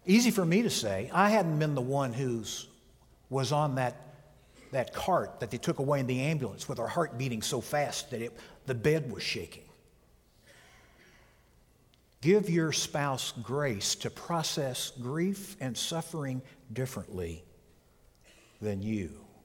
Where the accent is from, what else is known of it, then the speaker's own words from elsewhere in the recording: Missouri, United States; I grew up in Southwest Missouri and spent many a night in a cellar down with the potatoes and green beans.